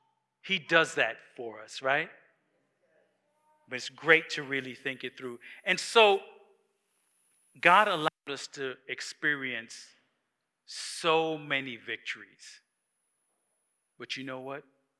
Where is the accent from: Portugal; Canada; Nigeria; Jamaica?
Jamaica; also born or lived in New York; now in United States; She's from Trinidad, and I'm from Jamaica, right? We came from the islands, lived in New York for many years, and then came down to Georgia.